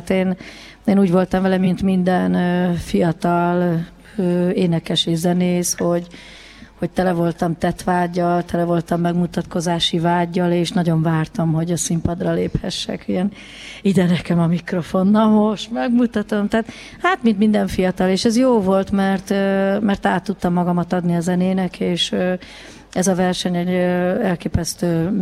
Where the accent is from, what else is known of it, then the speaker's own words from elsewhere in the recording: Zalaegerszeg, Zala, Hungary; born there; also born or lived in Budapest; Hát Zalaegerszegen születtem, és ott 4 éves koromban elkezdtem járni zene óvodába.